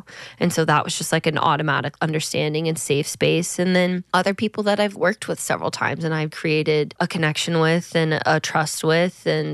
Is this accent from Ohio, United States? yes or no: no; Kissimmee, Florida, United States; born there; moved away as an adult; also born or lived in Nashville; now in Los Angeles, United States; I was born in Kissimmee, Florida, and I'm an eldest daughter. When I was 18, I moved to Nashville, and that's where I started my career. And then I moved out to LA.